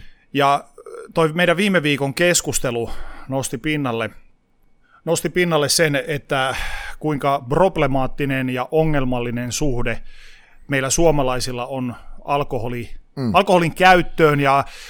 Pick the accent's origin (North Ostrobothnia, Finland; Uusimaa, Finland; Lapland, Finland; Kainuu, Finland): North Ostrobothnia, Finland; Oulu; kun Oulusta olin kotoisin ja siellä kaikki pyöräilee